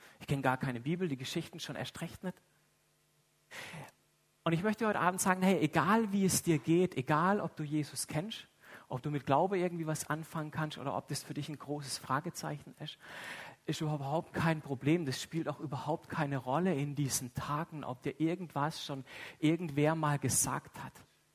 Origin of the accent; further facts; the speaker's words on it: Freiburg, Baden-Württemberg, Germany; also ich komme aus Freiburg.